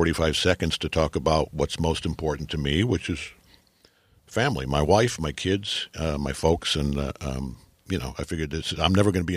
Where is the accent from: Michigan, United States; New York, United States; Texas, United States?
Michigan, United States; Detroit; Sam's from Detroit. I'm from Detroit.